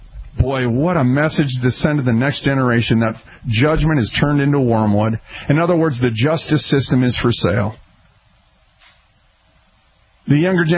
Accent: Minneapolis, Minnesota, United States; I'm a street punk kid. I was raised up in North Minneapolis, so whatever you had in life, you had to fight for it.

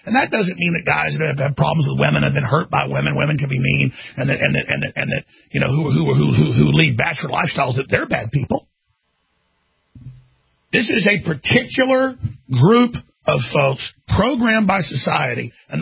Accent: Dallas, Texas, United States; And I grew up in Dallas, man. I have a lot of black friends.

